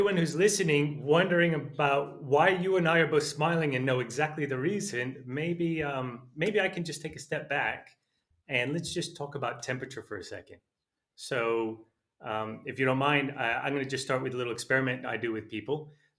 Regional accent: Australia; I'm from Australia.

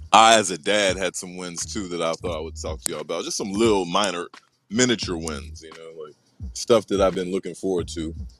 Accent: Atlanta, Georgia, United States; born there; watch your fucking mouth if you talk about me like I'm not from the South. I was born in Atlanta.

